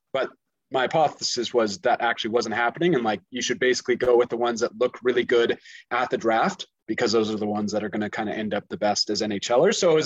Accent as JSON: {"language": "English", "town": "Calgary", "region": "Alberta", "country": "Canada", "tie": "born or raised there", "said": "I'm from Calgary, so I grew up a Flames fan."}